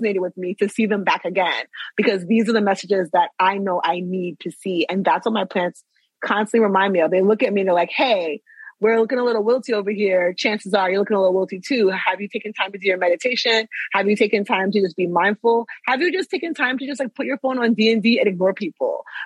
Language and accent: English; New York, United States; And I talk about it as a New Yorker